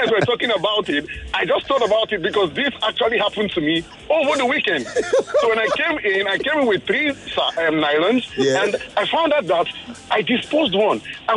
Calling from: Lagos, Nigeria; I'm calling from Lagos here in Nigeria.

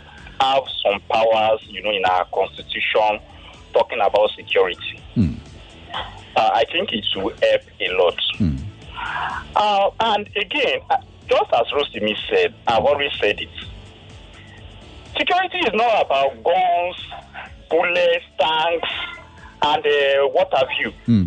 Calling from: Ekwe, Imo, Nigeria; from Ekwe.

